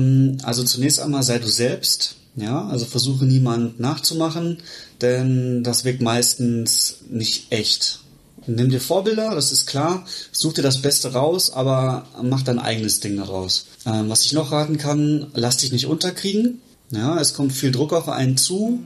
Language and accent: German; Bochum, North Rhine-Westphalia, Germany; Ich bin aus Bochum, habe in Regensburg mein Zahnmedizinstudium gemacht und bin jetzt hier seit 2021 selbstständig in der Praxis in Bochum.